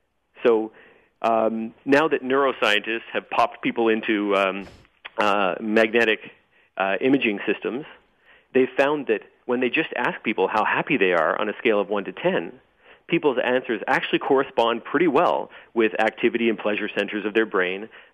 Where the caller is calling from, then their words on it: Vancouver, British Columbia, Canada; I'm calling from Vancouver, Canada